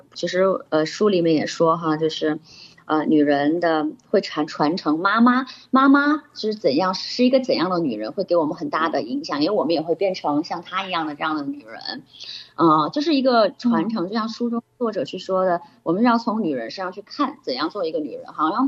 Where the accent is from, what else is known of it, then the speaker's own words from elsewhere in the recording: northern China, China; 北方人，那我也是北方人